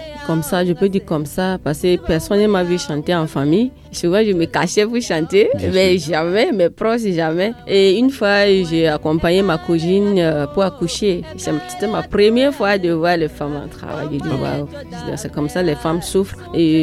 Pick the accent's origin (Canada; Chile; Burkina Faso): Burkina Faso; also born or lived in Côte d'Ivoire; Et j'ai grandi au Burkina.